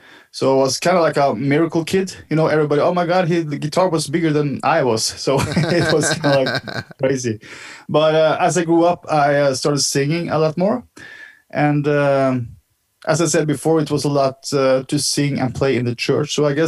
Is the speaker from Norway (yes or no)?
yes; Norway; he think it was cool that I was from Norway